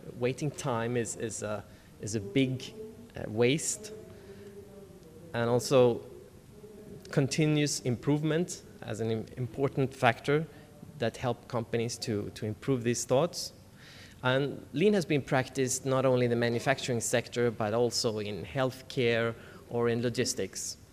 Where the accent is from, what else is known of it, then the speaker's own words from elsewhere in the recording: Gothenburg, Västra Götaland, Sweden; I'm coming from Gothenburg, Sweden